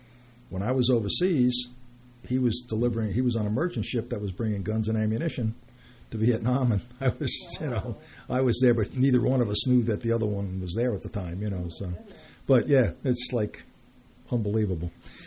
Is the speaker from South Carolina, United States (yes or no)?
no; Brooklyn, New York, United States; I was brought up in Brooklyn, and my vacation, my mother would take me to Coney Island for a day